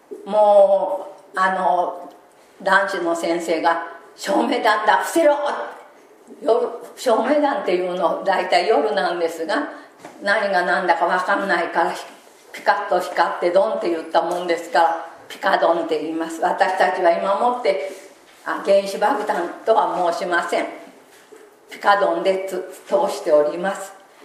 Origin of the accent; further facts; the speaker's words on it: Hiroshima, Japan; また私は広島出身でございまして、あの昔は国民学校って言っておりました。今は小学校って言ってますが、国民学校の4年生の時に被爆に遭いました